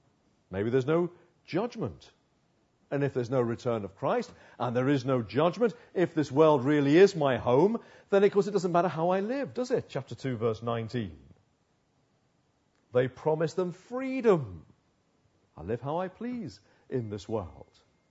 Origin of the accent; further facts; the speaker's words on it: Uxbridge, London, United Kingdom; I grew up in Uxbridge, the end of the Metropolitan Piccadilly line, going backwards and forwards, all the fun of that.